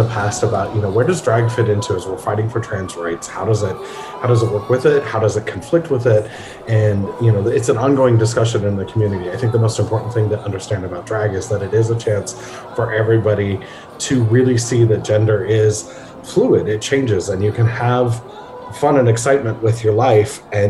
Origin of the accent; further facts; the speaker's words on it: Helena, Montana, United States; It was absolutely one of those things that growing up in Helena, I never thought I'd see.